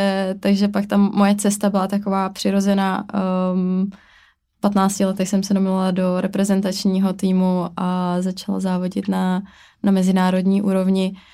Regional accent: Šumava, Czechia; Tak já pocházím ze Šumavy

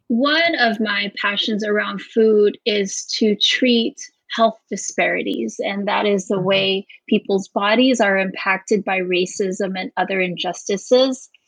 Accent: Guam; born there; You know, I was born on Guam.

